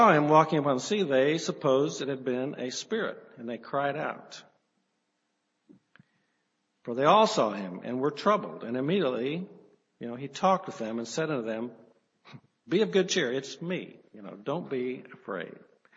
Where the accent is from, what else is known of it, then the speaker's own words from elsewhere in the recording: Missouri, United States; You know, I'm from Missouri. We didn't have any sailing ships in Missouri except maybe for a little Hobie Cat or something they had on the Lake of the Ozarks.